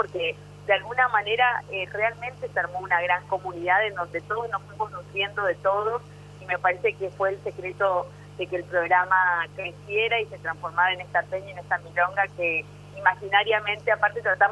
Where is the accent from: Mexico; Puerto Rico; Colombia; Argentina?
Argentina; Chaco; con las que me crié en el Chaco, porque nos comunicábamos todo en el Chaco